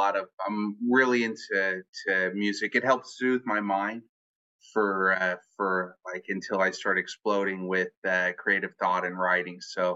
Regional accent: Dallas, Texas, United States; But Deep Ellum is where we spent a lot of time growing up in North Dallas. So Deep Ellum's the South Dallas. That's completely expanded, but that's where I grew up.

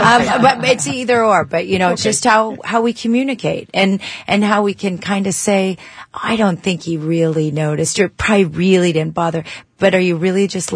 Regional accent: Pennsylvania, United States; You know, they know I'm from Pennsylvania, so they try to do a few Pennsylvania things to be nice to me.

